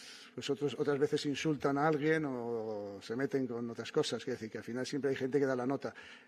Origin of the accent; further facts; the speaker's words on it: Spain; como español